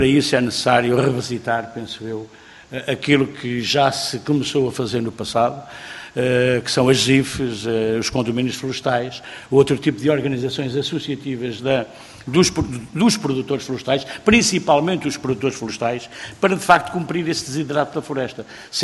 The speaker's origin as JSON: {"language": "Portuguese", "town": "Pedrógão Grande", "region": "Centro", "country": "Portugal", "tie": "born or raised there", "said": "Eu sou natural de Pragão Grande"}